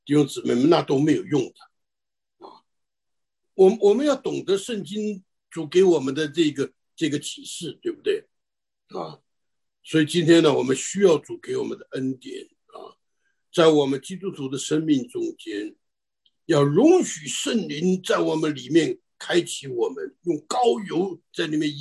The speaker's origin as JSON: {"language": "Chinese", "country": "United States", "said": "就我们美国人常讲的 it doesn't work 啊。"}